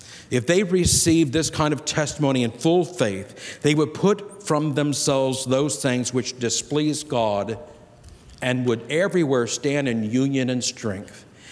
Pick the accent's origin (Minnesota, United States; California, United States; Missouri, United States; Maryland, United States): California, United States; I grew up in the Sacramento Valley, so I've been in this area a long time.